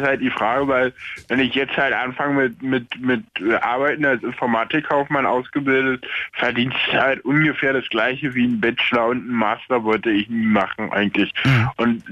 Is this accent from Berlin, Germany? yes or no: yes; Berlin, Germany; ich bin in Berlin aufgewachsen, habe immer in Berlin gelebt und habe dann aber in Brandenburg an der Havel studiert und habe da auch gewohnt